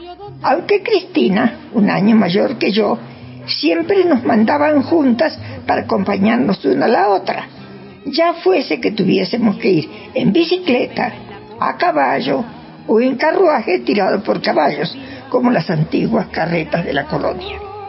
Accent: Tandil, Buenos Aires Province, Argentina; a una escuela más grande, justamente a mi pueblo natal Tandil

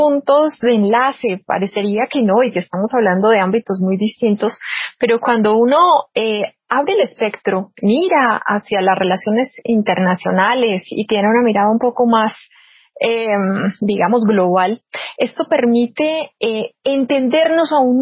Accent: Colombia; las relaciones internacionales nos permiten dimensionarnos como colombianos.

